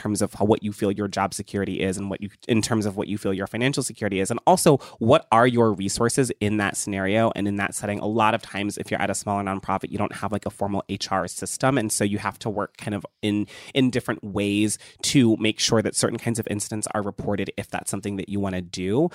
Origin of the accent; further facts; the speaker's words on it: Ohio, United States; Yeah, I grew up in Ohio, and I'm sort of going to echo that with Fran.